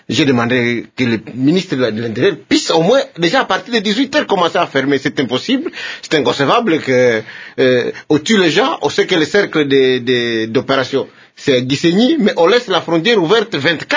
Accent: Kivu, DR Congo; moi je suis élu de Goma, je suis de Kivu, je suis de Kivu.

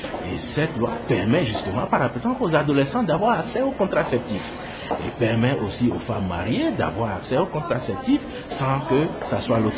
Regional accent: Kasaï, DR Congo; que ce soit chez nous au Kasaï en RDC

